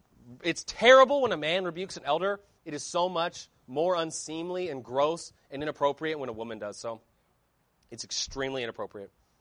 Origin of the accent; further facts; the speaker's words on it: Northwest, United States; You know, I grew up in the Northwest